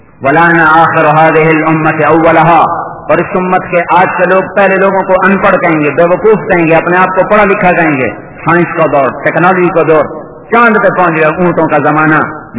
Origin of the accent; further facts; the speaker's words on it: Tulamba, Punjab, Pakistan; چلو میرا اپنا شہر لے لو, تلمبے میں بنائی جائے گی